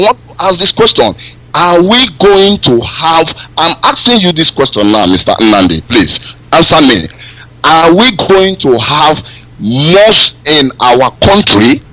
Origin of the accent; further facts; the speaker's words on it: Imo, Nigeria; I'm from Imo State, from Olu local government.